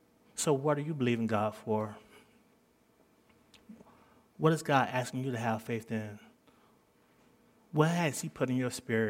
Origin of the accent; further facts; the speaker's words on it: Alabama, United States; moved away as an adult; now in Dallas, United States; Alabama is like 9 hours. My hometown is 9 hours from Dallas.